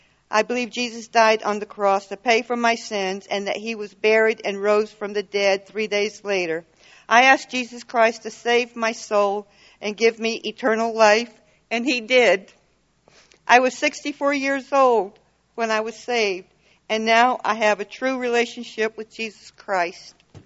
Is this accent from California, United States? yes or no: no; North Carolina, United States; Good morning. … I grew up in North Carolina. Our parents took us to church.